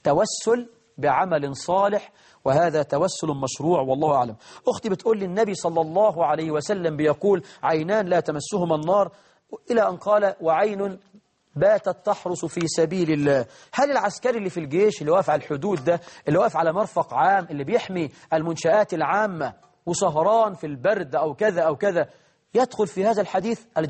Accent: Egypt; بلدنا مصر

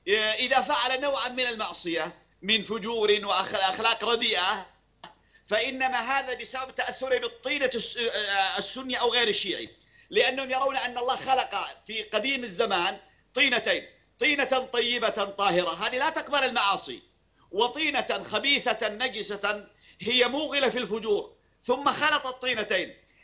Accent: Yemen; سواء كان عندنا في اليمن. كانت اليمن في مرحلة من التدين

